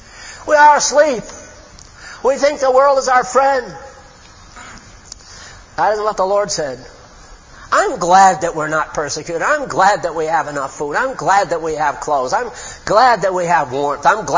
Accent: United States; I'm an American, so I have to talk about us here.

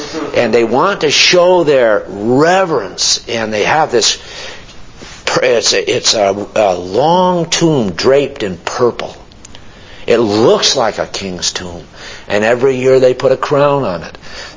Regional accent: New England, United States; I come from New England. Don't tread on me.

